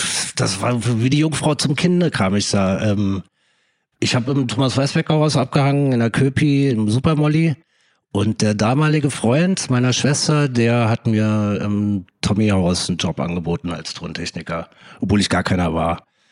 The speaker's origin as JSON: {"language": "German", "town": "Aue", "country": "Germany", "moved": "yes", "lives_now": "Berlin, Germany", "said": "ich fühle mich mehr als Berliner als Auscher. Aue hieß mein Dorf, wo ich herkomme"}